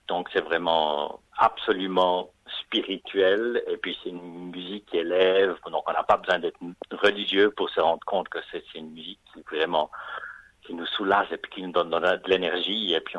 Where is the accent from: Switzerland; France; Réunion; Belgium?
Switzerland; Donc, comme je viens de Suisse, je voulais quand même mettre mon compositeur préféré de mon pays natal